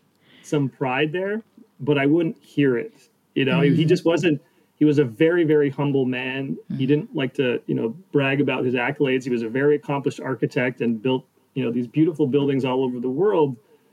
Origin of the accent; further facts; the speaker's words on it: Montreal, Quebec, Canada; I grew up in Montreal